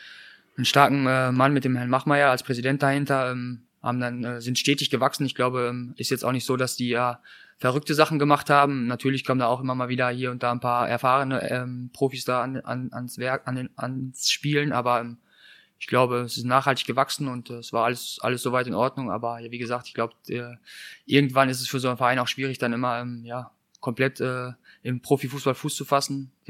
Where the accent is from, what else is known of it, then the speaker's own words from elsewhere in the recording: North Rhine-Westphalia, Germany; ich bin jetzt als Sauerländer nicht so viel mit Karneval in Berührung bekommen, auch in Sandhausen damals war es eher weniger.